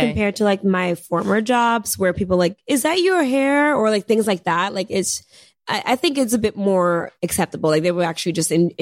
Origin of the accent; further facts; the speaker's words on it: Senegal; I'm curvy. I'm from Senegal. You know what I mean?